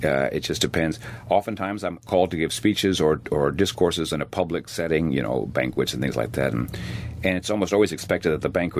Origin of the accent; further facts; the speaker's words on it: Corpus Christi, Texas, United States; when I was growing up in Corpus Christi with my mom and dad and my brothers and my sister and my maternal grandmother, if my grandmother was present, we spoke Spanish